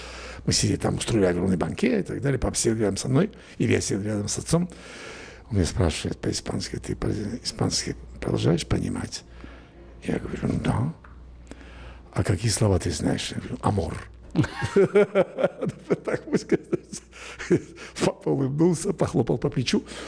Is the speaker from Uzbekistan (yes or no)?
yes; Samarkand, Samarqand Region, Uzbekistan; born there; first language Spanish; Russian is a second language; я родился в Самарканде, я родился в сене испанской колонии, все говорили по-испански, включая мама, которая знала испанский язык из университета.